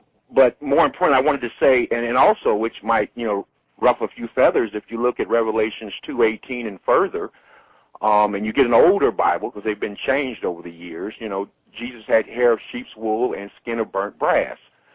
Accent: Berkeley, California, United States; born there; I was born in Berkeley, and I'm in my mid-40s. I went through the desegregation in Berkeley and the riots and so forth there.

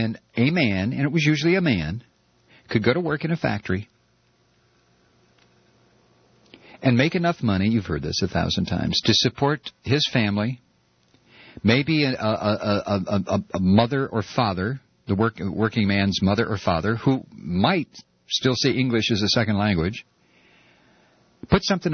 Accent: Toledo, Ohio, United States; Of course, I grew up in Toledo, Ohio. Blue-collar, unionized city.

